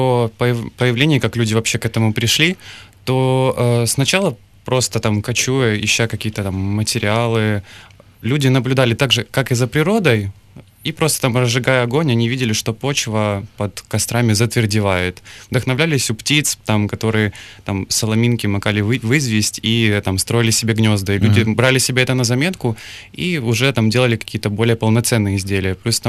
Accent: Kyiv, Ukraine; Так, я із Києва.

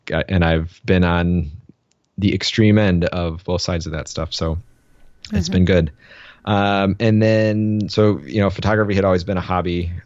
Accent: Cleveland, Ohio, United States; I actually started at, Progressive Insurance because I grew up in Cleveland.

